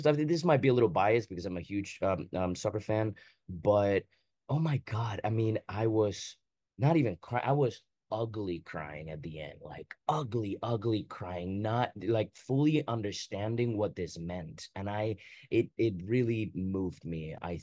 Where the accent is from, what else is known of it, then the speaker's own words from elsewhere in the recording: Costa Rica; now in New York, United States; I'm from Costa Rica. I was born and raised there.